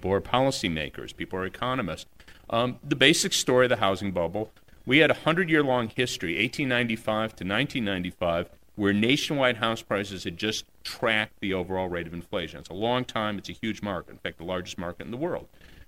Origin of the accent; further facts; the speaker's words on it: Midwest, United States; I'm from the Midwest.